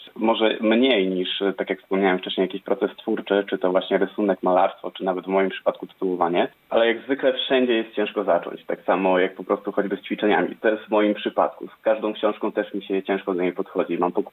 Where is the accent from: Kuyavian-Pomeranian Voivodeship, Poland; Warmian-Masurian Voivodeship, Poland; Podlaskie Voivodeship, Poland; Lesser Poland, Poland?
Warmian-Masurian Voivodeship, Poland; Giżycko; mam 26 lat, pochodzę z Giżycka, z Mazur.